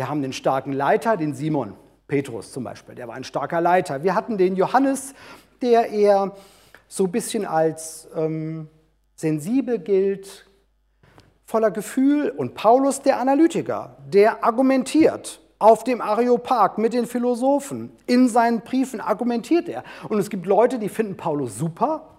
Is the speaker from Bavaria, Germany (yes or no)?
no; Haiger, Hesse, Germany; aus Haiger ist dieser Schlüssel und es gehört zu meinem Elternhaus.